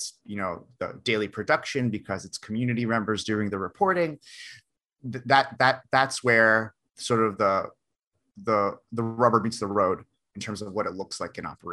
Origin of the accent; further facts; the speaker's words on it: Bloomfield, New Jersey, United States; But if we take my hometown of Bloomfield, New Jersey, my hometown where I live today in Bloomfield, New Jersey